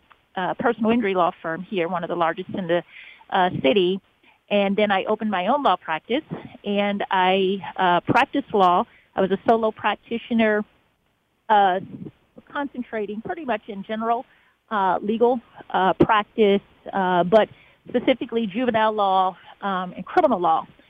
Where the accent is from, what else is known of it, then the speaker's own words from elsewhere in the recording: Forest Park, Ohio, United States; I am from Cincinnati, Ohio, but I grew up in a suburb of Cincinnati called Forest Park, Ohio.